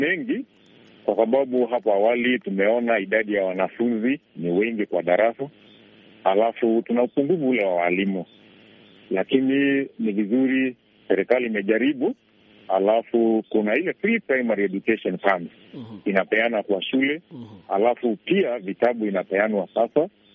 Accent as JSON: {"language": "Swahili", "country": "Kenya", "said": "Natoka Tarbo, Kenya"}